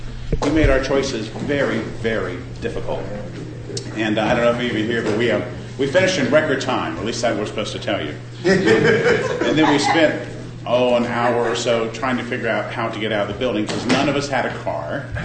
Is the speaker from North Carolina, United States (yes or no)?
yes; North Carolina, United States; I'm from North Carolina and I live in Virginia, and we kind of invented Southern hospitality.